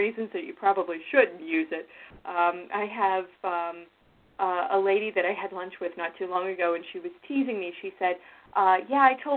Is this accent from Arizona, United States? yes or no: no; Ohio, United States; I'm a transplant from Ohio, if you couldn't tell by my accent